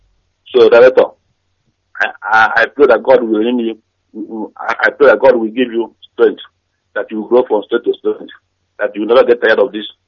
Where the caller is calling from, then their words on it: China; I'm calling from China.